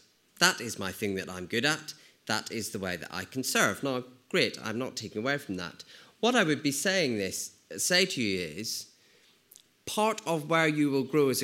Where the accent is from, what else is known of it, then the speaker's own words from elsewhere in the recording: United Kingdom; And so as British people, we tend to sort of be quite snooty about people we expect to boast.